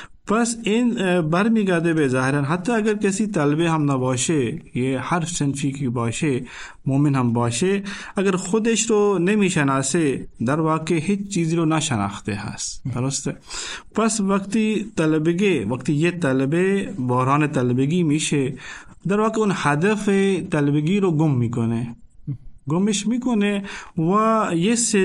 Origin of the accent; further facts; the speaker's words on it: Punjab, Pakistan; Persian is a second language; از کشور پاکستان و از ایالت پنجاب هستم.